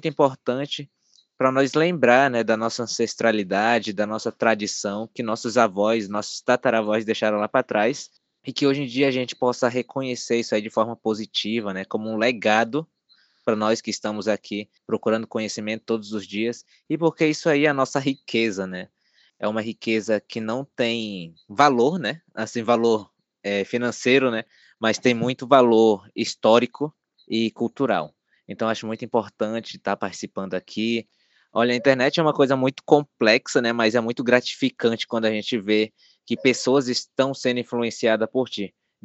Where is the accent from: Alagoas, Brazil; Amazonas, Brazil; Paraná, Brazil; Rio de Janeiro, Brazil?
Amazonas, Brazil; Tabatinga; Sou do Alto Solimões, mas especificamente da cidade de Tabatinga, no Amazonas. Nós vivemos aqui numa tríplice fronteira, a fronteira aqui com o Peru e com a Colômbia.